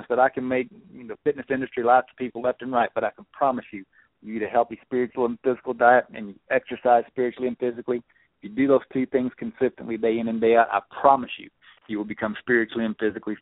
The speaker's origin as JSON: {"language": "English", "region": "Arkansas", "country": "United States", "said": "You probably wouldn't believe it if I told you I was from Arkansas, would you?"}